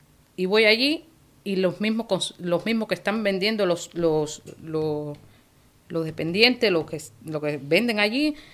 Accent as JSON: {"language": "Spanish", "country": "Cuba", "tie": "born or raised there", "lives_now": "Spain", "said": "a mí me dicen de vivir en Cuba, chapo, yo sí me voy a vivir en mi país, mi tierra."}